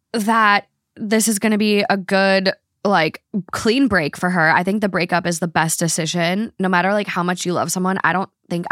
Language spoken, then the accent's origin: English; United States; We were both born and raised in America. We are both culturally and socially very Western / American.